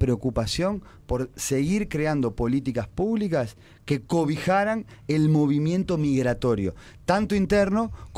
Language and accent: Spanish; Montevideo, Uruguay; Y te parece que Montevideo es horroroso. Y si vas a un barrio, yo qué sé, yo soy de Espuro originalmente. Espuro es un barrio que podría ser un barrio de cualquier ciudad del interior.